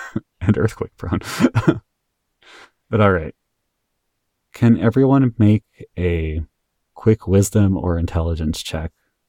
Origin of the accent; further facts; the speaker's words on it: California, United States; Hi, I'm from California. There aren't any basements.